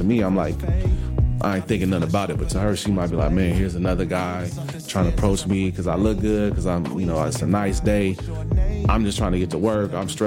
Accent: Oakland, California, United States; Growing up in Oakland and always coming across the bridge to the city to see like my grandmother who was in Fillmore, and going to Third Baptist Church in San Francisco

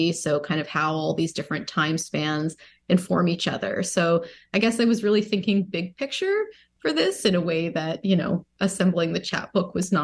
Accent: Ontario, Canada; I was a figure in my childhood growing up in Ontario.

